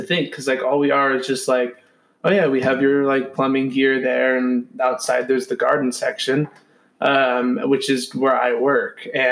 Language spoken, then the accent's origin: English; California, United States; Because I mean, I'm from Northern California. I grew up around evergreens and pine trees and all that stuff.